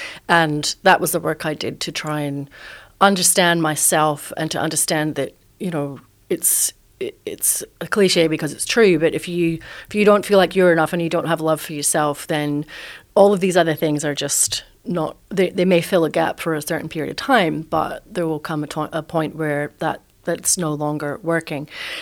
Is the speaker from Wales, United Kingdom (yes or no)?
no; Edinburgh, Scotland, United Kingdom; I probably have struggled with mental ill health since I was a wee girl growing up in Scotland. You might hear a bit of an accent there. I grew up in Edinburgh